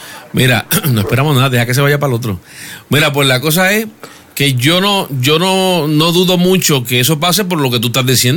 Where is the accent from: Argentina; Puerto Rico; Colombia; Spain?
Puerto Rico; Yo soy boricua y yo no estoy en esa lista, para que sepa.